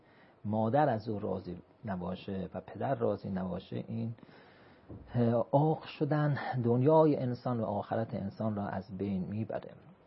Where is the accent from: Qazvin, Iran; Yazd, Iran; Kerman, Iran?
Kerman, Iran; now in Qom, Iran; یه وقتی از قم میرفتم، خب من کرمانی هستم